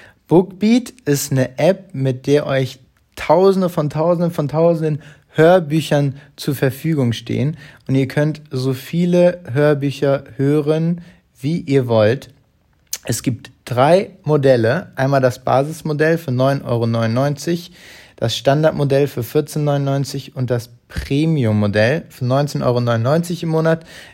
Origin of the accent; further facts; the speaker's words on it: Hamburg, Germany; aber selbst wir hier als Hamburger